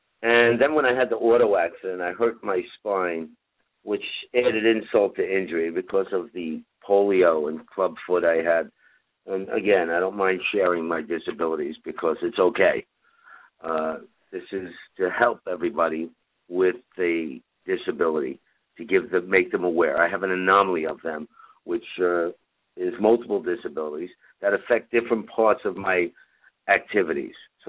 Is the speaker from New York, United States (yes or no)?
yes; New York City, New York, United States; I grew up in East Harlem. By the way, you said East New York. That's Brooklyn. East Harlem, New York.